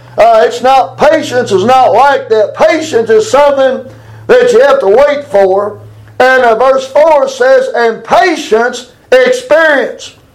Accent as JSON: {"language": "English", "town": "Glasgow", "region": "Scotland", "country": "United Kingdom", "said": "I'm from Glasgow. And the streets of Glasgow are pretty peaceable."}